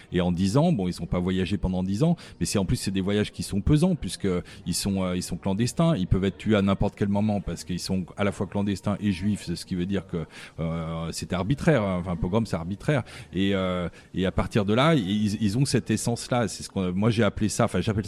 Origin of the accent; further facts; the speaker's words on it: Lyon, Auvergne-Rhône-Alpes, France; Voilà, moi je suis lyonnais et je resterai.